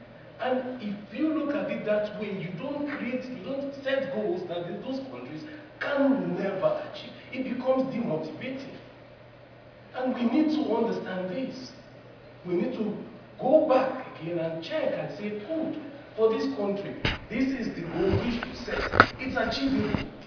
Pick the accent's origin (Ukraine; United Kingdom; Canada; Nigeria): Nigeria; I'm from Nigeria.